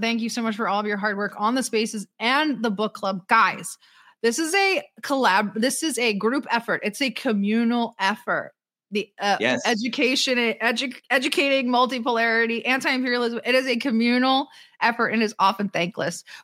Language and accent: English; Texas, United States; So I'm not going to say the R word, but as a Texan man, I'm on Russia's side.